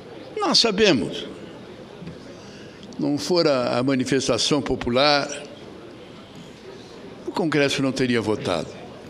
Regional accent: Rio Grande do Sul, Brazil; eu que venho do Rio Grande do Sul.

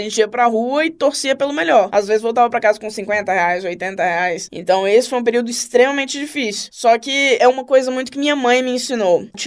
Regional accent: Brasília, Federal District, Brazil; Não, eu sou de Brasília. Vou permanecer aqui.

